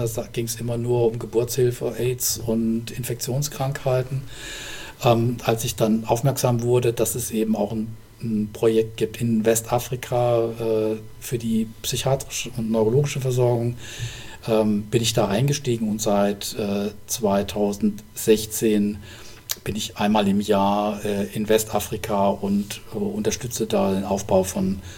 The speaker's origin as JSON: {"language": "German", "town": "Darmstadt", "region": "Hesse", "country": "Germany", "tie": "born or raised there", "also_born_or_lived": "Heidelberg", "said": "Ich bin in Heidelberg geboren, in Darmstadt aufgewachsen"}